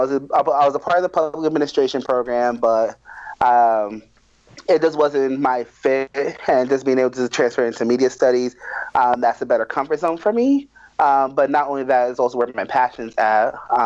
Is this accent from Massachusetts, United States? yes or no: yes; Lawrence, Massachusetts, United States; I am originally from Lawrence, Massachusetts, which is about 40 minutes north of Boston